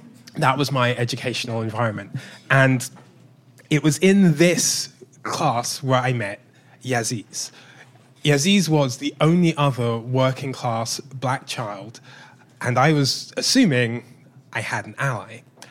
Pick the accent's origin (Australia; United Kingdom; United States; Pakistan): United Kingdom; London; I grew up in South London many moons ago, and I was a child of immigrants.